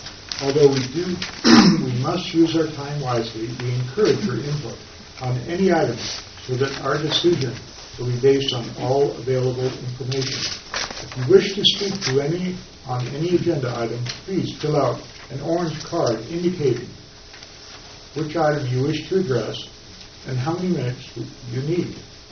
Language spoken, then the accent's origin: English; Markleeville, California, United States; I'm from Markenville, and I am the chairman.